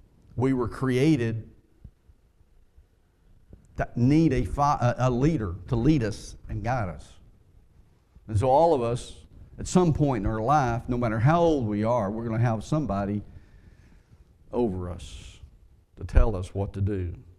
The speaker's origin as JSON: {"language": "English", "region": "the South", "country": "United States", "said": "I'm from the South. And I said, down south, we have these things called rattlesnakes."}